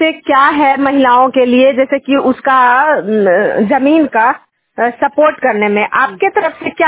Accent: Nardiganj, Bihar, India; मैं नारदीगंज नवादा से बिलोंग करती हूँ और अभी मैं मसौढ़ा गांव आई हुई हूँ।

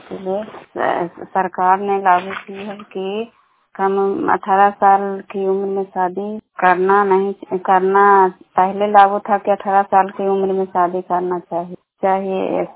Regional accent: Bihar, India; घर शाम पंचायत शाम जिला लंदा की निवासी हूँ, कराय प्रखंड के निवासी हूँ।

